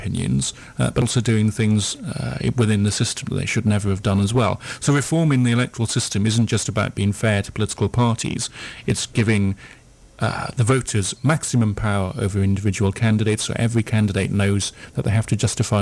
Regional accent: Wales, United Kingdom; Where I grew up in South Wales, in the South Wales Valleys

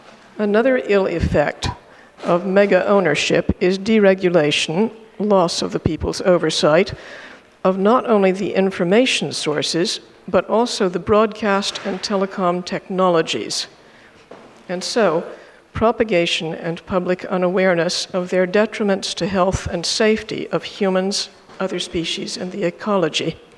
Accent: Redmond, Washington, United States; I'm from Redmond, Washington.

